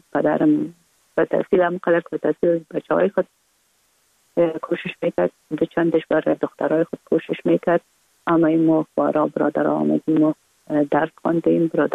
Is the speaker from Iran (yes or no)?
no; Kabul, Afghanistan; born or raised there